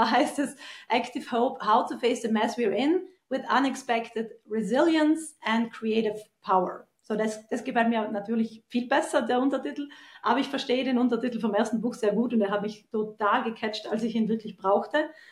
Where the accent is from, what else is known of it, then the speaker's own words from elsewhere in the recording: Trentino-Alto Adige, Italy; Also ich bin eine Südtirolerin, ich komme von den Südtiroler Bergen und bin in den Bergen aufgewachsen